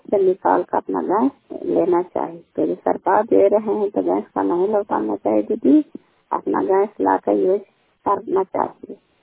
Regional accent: Kalyanpur, Bihar, India; घर कल्याणपुर वाली बेलची पंचायत प्रखंड चंडी जिला नालंदा का निवासी हूँ।

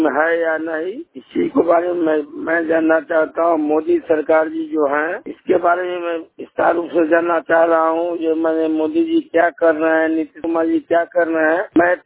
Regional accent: Halai OP, Bihar, India; मैं हलई ओपी का रहने वाला हूँ। हलई ओपी समस्तीपुर जिला में पड़ता है।

